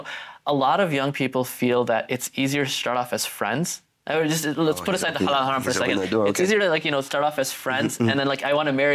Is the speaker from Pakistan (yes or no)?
yes; Pakistan; I'm from Pakistan.